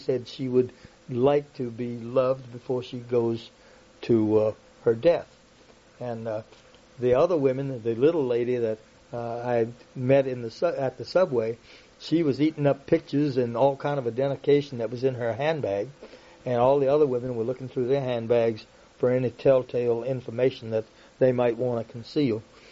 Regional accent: Virginia, United States; the University of Virginia in Charlottesville, which is, of course, my home state.

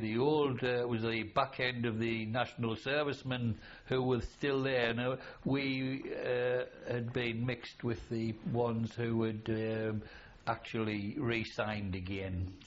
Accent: North East England, United Kingdom; we're all from the County Durham area, so we knew we were going to bump into each other somewhere or other anyway.

